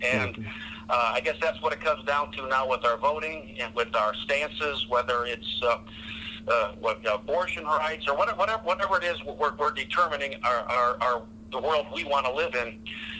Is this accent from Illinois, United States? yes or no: yes; Ottawa, Illinois, United States; born there; And I mentioned I was born in Ottawa, Illinois.